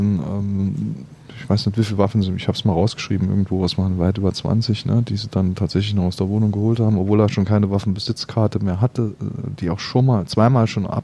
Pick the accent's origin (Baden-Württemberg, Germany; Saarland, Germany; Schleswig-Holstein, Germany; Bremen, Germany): Saarland, Germany; Quierschied; born there; ich bin tatsächlich gebürtiger Querschieter